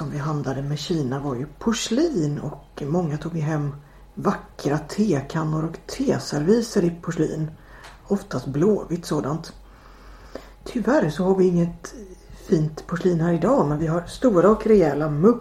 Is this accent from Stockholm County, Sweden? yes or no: no; Gothenburg, Västra Götaland County, Sweden; min hemstad Göteborg. Som fyller 400 år i år, 2023.